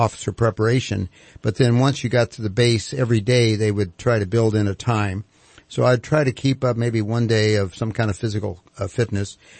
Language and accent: English; Compton, California, United States; Well, it goes back to when I was actually growing up in Compton, California. I was very, very active.